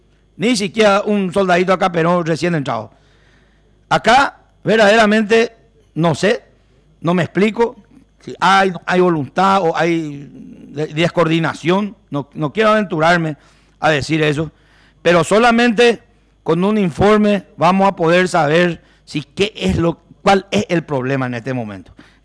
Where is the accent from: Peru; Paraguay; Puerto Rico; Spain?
Paraguay; Al final todos somos ciudadanos paraguayos